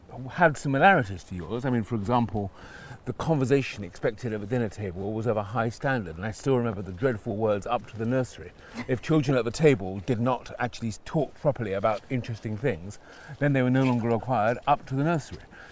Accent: Stanmore, London, United Kingdom; Yes, I was brought up in North London, in Stanmore.

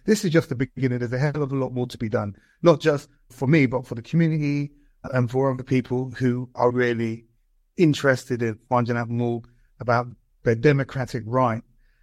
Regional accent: Brixton, London, United Kingdom; I grew up in Brixton.

